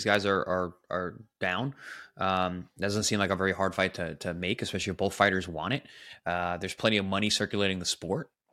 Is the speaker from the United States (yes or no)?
yes; New York, United States; I'm very proud, you know, proud of him as a New Yorker.